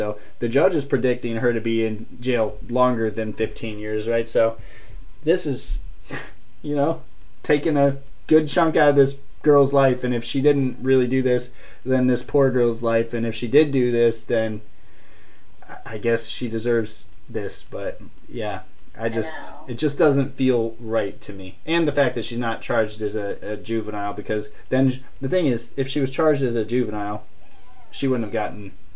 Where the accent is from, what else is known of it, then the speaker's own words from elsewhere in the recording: Canton, Ohio, United States; I'm from Canton originally. Christina's from that same area. So we're Ohio people, so this is kind of a hometown thing.